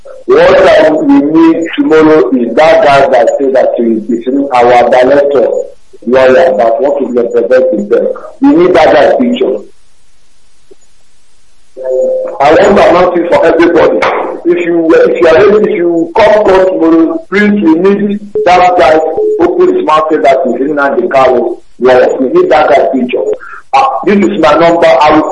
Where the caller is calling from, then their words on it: Kano, Nigeria; I'm calling from Kano State, Mizuko, Nigeria.